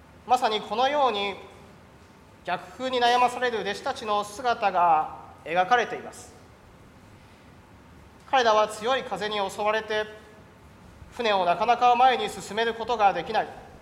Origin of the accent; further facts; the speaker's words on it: Tohoku, Japan; now in Kamakura, Japan; ちょうどその日は東北に台風が接近していることもあって、まるで台風の中に突撃するような形で地元に帰りました。